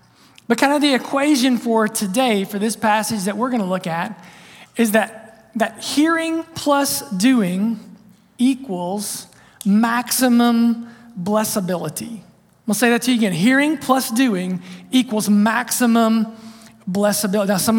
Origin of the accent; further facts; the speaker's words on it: Ohio, United States; I'm from Southern Ohio. Cut me some slack, okay?